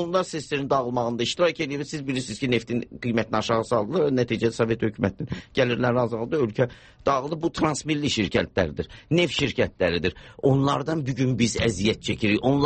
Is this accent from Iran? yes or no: yes; Iran; mən özüm Güney Azərbaycanlıyam